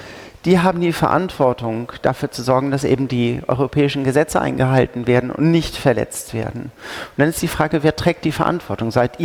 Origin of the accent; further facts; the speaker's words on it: Schleswig-Holstein, Germany; ich als Schleswig-Holsteinerin habe meine Landesregierung.